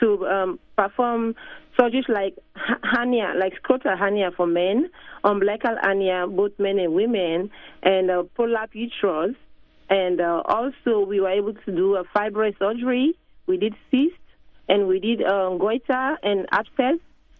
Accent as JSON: {"language": "English", "country": "Sierra Leone", "tie": "born or raised there", "said": "So growing up in Sierra Leone, I saw the desperate need to improve healthcare. I was born in one of the remote areas in the village"}